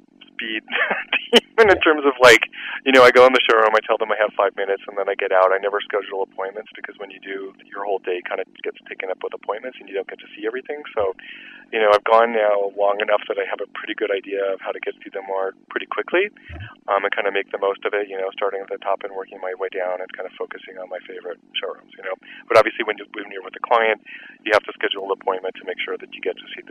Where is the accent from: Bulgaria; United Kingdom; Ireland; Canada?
Canada; also born or lived in Los Angeles / San Diego; now in San Francisco, United States; I hail from Canada originally, and then I went to school in Los Angeles and worked my first 10 years of my career down in San Diego. And 1995, I moved up to San Francisco